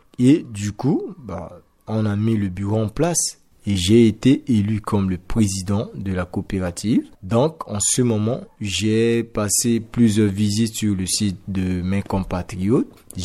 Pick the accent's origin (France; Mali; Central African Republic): Central African Republic; Nous tous, nous sommes des Centrafricains.